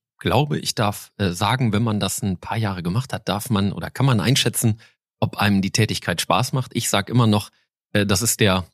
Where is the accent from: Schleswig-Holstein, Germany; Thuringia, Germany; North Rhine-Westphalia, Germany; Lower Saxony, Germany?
Lower Saxony, Germany; Wietmarschen; in der Tat gebürtiger Wiedmarscher. Ich sage immer, einer der ersten Wiedmarscher. Vor 50 Jahren war ja die Gebietsreform, so einer der ersten echten Wiedmarscher.